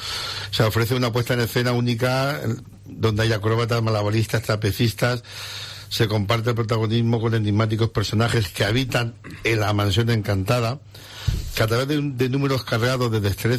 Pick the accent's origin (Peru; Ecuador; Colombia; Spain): Spain; Elche, Valencian Community; Somos paisanos. Yo soy de Elche, pero bueno, hay una pequeña rivalidad que hoy la dejamos